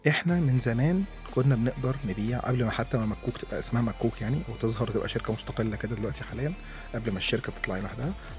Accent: Egypt; لا احنا مصريين جامدين في الحتة

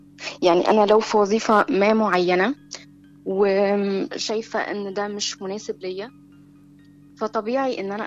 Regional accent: Alexandria, Alexandria Governorate, Egypt; من اسكندرية.

